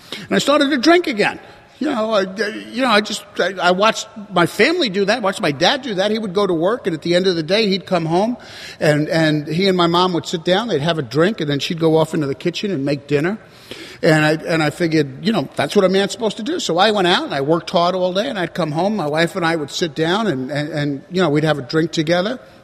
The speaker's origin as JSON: {"language": "English", "region": "New York", "country": "United States", "tie": "born or raised there", "said": "And growing up in New York, we got a lot of apartment houses, so my family would throw me out, and I'd go camp out on a rooftop next door or down the block or whatever."}